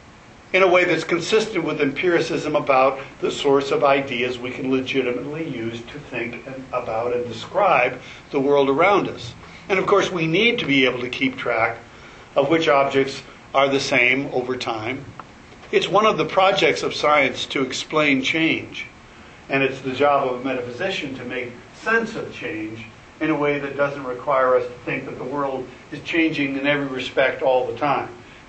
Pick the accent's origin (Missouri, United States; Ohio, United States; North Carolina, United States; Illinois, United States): Illinois, United States; Rantoul; born there; all the way back to 7:57 Central Time at the Rantoul Air Force Base in Illinois when I was born on February 1st, 1950.